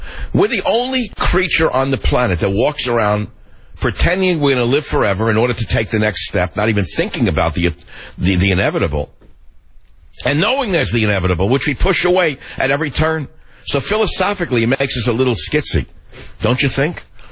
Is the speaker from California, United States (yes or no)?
yes; San Francisco, California, United States; Martin on KSVO in my hometown of San Francisco.